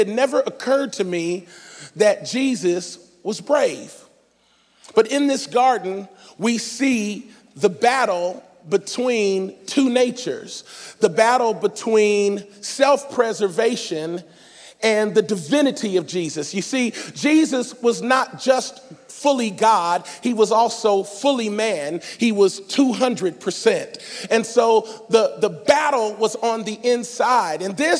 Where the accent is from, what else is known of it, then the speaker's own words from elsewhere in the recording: Cincinnati, Ohio, United States; I'm from Cincinnati, born and raised, baby.